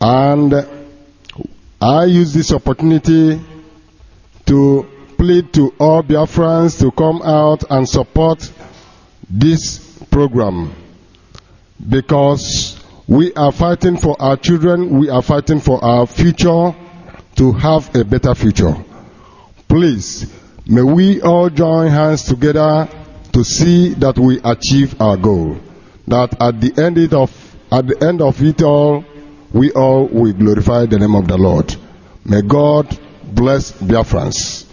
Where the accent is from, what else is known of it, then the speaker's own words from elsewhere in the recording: Enugu, Nigeria; I am from Enugu in Anambra State.